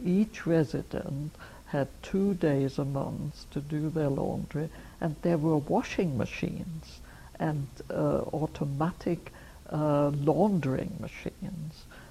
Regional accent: Vienna, Austria; Yes, I was born in Vienna, the youngest child of two elder brothers. And everything seemed to have just a normal childhood, and I am Jewish

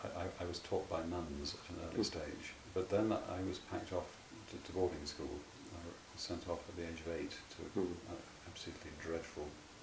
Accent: London, United Kingdom; in the Middlesex Hospital in London, where my father was a junior doctor. Mm-hmm. And I lived in and around London for the first 3.5 years of my life.

